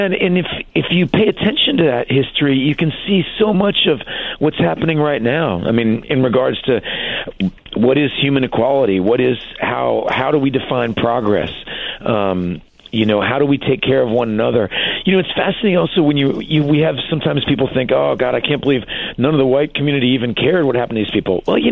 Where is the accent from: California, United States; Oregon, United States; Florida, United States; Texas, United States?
Texas, United States; Austin; where I was born in Austin, Texas, and grew up watching cowboy movies and stuff.